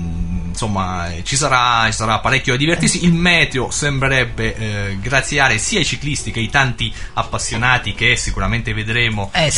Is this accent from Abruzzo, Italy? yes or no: yes; Chieti, Abruzzo, Italy; io sono abruzzese.